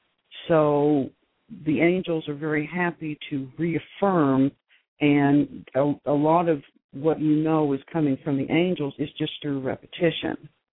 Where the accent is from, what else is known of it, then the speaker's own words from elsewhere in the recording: Oklahoma, United States; Now, I grew up in Oklahoma, so we had a lot of sky and we had a lot of land.